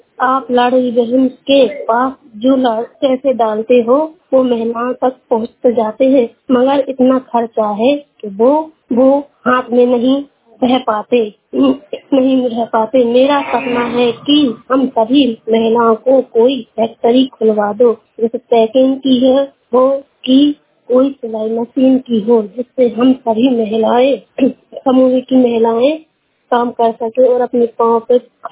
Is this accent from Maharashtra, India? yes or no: no; Bijawar, Madhya Pradesh, India; मैं बिजावर से हूँ।